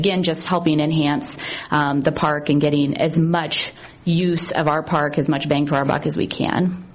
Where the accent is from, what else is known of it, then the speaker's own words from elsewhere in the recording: Adams, United States; I'm from Adams. Do you need my address?